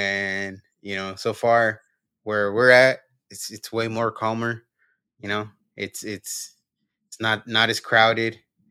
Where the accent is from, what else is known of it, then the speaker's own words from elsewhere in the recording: San Jose, California, United States; growing up in San Jose, by the time it came to, you know, where I had an opportunity to get a house, like I couldn't get one in San Jose. I lived there my whole life